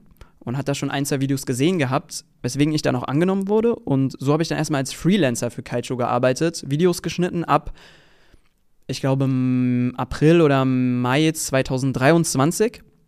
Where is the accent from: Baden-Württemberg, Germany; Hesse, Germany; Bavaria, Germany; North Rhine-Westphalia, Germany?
Hesse, Germany; Kassel; habe dann danach im Oktober angefangen, in Kassel zu studieren, also in meiner Heimatstadt